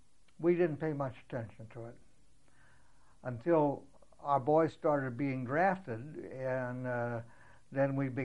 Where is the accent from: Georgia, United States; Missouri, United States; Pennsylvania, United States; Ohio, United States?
Missouri, United States; St. Louis; born there; I was born here right in St. Louis. And I came back to live here because we liked it.